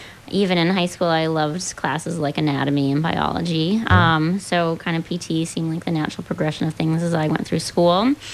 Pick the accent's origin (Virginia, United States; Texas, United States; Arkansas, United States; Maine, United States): Maine, United States; Caribou; Yeah, I'm from Caribou.